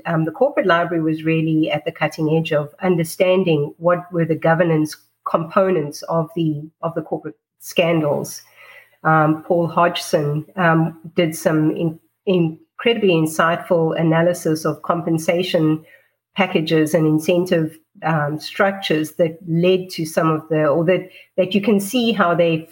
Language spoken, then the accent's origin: English; South Africa; accent: South African; you can probably hear that I have a South African accent. So I grew up in South Africa. And that was through apartheid era, because I finished high school in 1988